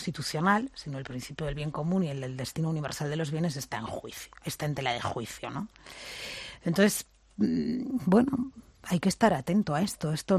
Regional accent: Catalonia, Spain; Como cristiana, como miembro de una iglesia que es universal y como catalana, además.

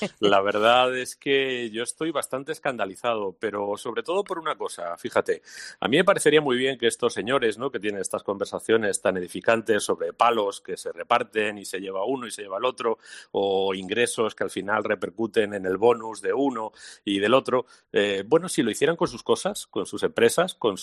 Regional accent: Spain; A mí eso es realmente lo que me duele, ¿no?, como español

